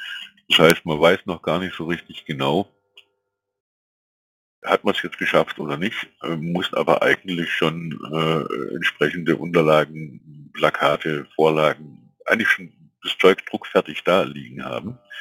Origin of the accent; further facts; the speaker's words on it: Kaufbeuren, Bavaria, Germany; aus Kaufbeuren, wo ich herkomme